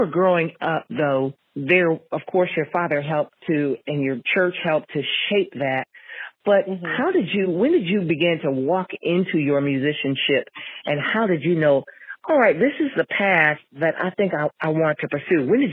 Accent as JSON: {"language": "English", "town": "Jackson", "region": "Michigan", "country": "United States", "tie": "born or raised there", "said": "She hails from the greatest musical city ever, near where I grew up in Jackson, Michigan."}